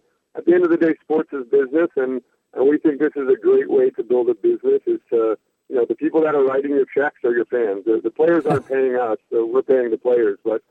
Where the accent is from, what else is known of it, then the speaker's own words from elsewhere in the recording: Texas, United States; born there; My parents met at WVU, and I was born in Texas.